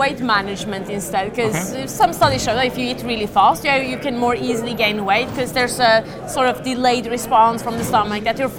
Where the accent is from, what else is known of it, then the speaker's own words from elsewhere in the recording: Sweden; Yeah, I mean, I'm from Sweden, and Phoenix is quite different from Sweden in the summer.